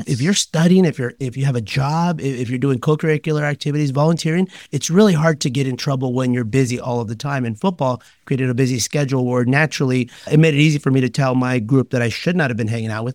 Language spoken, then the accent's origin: English; Azusa, California, United States; But growing up in Azusa, going to school and looking the way I did